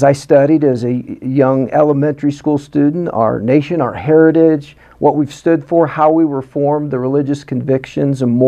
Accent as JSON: {"language": "English", "country": "United States", "said": "I thank God I'm an American. By birth"}